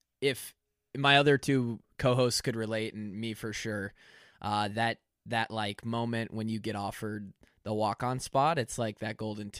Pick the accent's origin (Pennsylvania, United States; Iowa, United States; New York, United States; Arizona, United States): Iowa, United States; Marshalltown; Okay. I'm from Marshalltown.